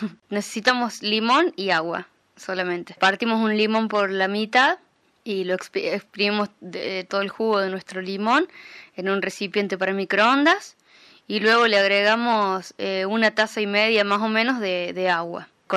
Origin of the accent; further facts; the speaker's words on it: Argentina; de Argentina y esta vez vengo con un truconsejo.